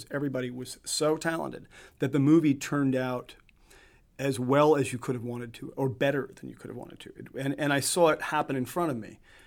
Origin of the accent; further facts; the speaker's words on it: California, United States; I grew up in Northern California, but we were down here visiting.